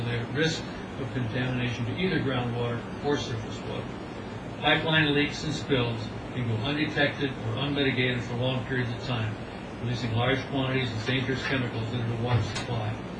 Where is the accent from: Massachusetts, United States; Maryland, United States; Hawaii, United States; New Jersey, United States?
New Jersey, United States; Chatham; I'm from Chatham.